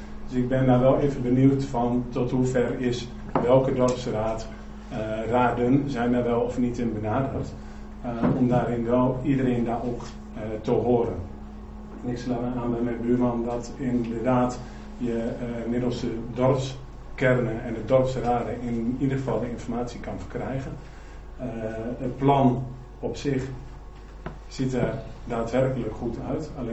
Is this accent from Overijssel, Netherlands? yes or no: yes; Borne, Overijssel, Netherlands; u hoort het misschien met de tongval waar ik mee praat. Ik kom uit Borne, heel toevallig.